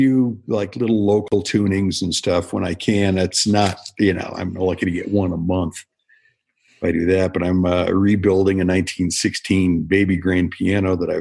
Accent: Colorado, United States; Unfortunately, I grew up in Colorado. So.

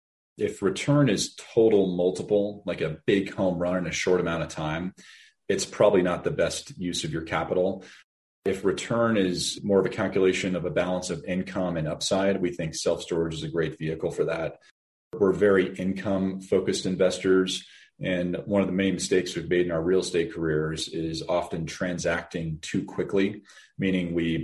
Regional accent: Denver, Colorado, United States; Yeah, born and raised in Denver.

